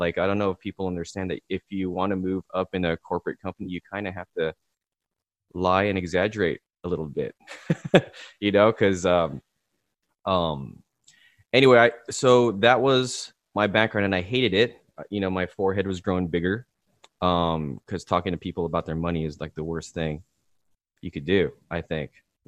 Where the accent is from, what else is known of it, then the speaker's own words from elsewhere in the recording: San Diego, California, United States; San Diego State University. Yeah. This is where my hometown, you know.